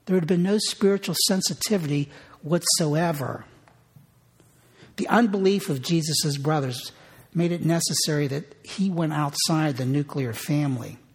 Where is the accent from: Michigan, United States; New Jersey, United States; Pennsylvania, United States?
Pennsylvania, United States; Pittsburgh; It was rough growing up in Pittsburgh.